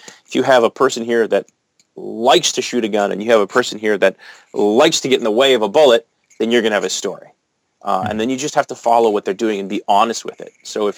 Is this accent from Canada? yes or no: yes; Canada; since I'm Canadian, he got out of that mess.